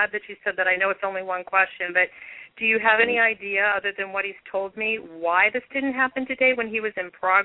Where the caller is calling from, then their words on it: California, United States; I'm from California.